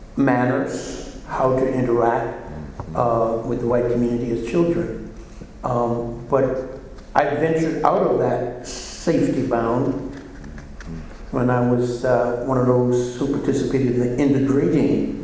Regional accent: Johns Island, South Carolina, United States; I grew up on Johns Island. Mm-hmm. Mm-hmm. It's about 18 miles away from here.

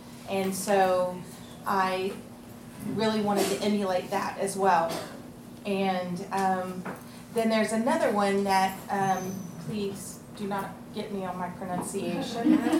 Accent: Turkey; growing up in Turkey, that's what we were exposed to. We were exposed to different cultures.

